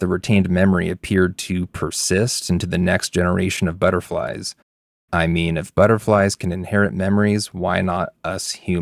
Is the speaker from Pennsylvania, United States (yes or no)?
no; California, United States; accent: Californian; I'm going to give myself some regional dialect credit there with my heavy Californian accent.